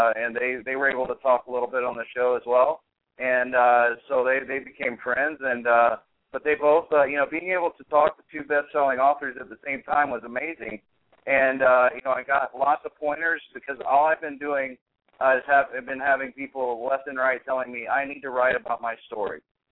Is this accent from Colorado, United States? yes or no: no; Tennessee, United States; I'm from Tennessee.